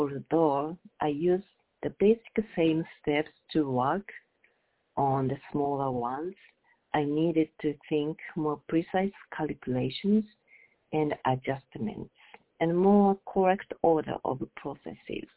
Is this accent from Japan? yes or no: yes; Japan; English is a second language; moved away as an adult; now in United States; I was born and raised in Japan.